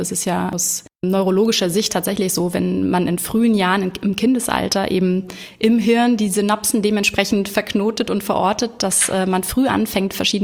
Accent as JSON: {"language": "German", "region": "Hamburg", "country": "Germany", "tie": "born or raised there", "said": "Janik wohnt in Hamburg, meiner Heimat"}